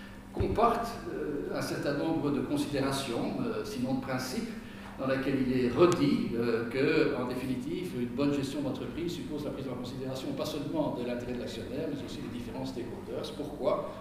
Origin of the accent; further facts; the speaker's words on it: Belgium; Chez nous, en Belgique